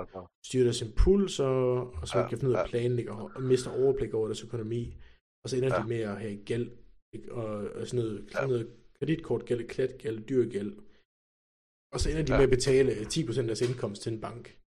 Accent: Aalborg, North Denmark Region, Denmark; for eksempel, jeg kommer op fra Aalborg, ikke?

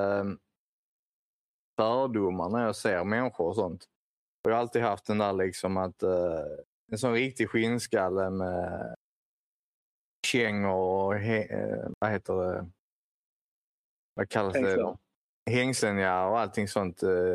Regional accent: Skåne, Sweden; Jag menar vi, jag är uppväxt i Västra Skåne och vi stack ju till efterfesterna

